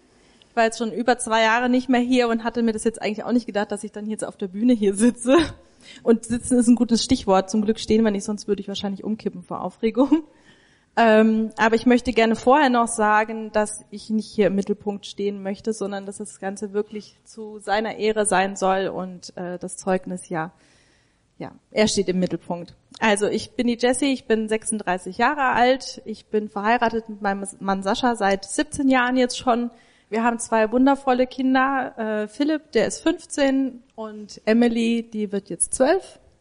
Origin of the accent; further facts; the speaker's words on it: Rhineland-Palatinate, Germany; also born or lived in Göppingen; now in Mölln, Germany; ursprünglich komme ich aber eigentlich aus dem Hunsrück.